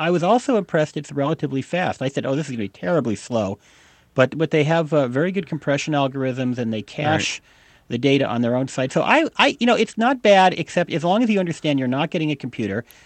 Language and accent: English; Palo Alto, California, United States; which happens to be based in my hometown of Palo Alto, California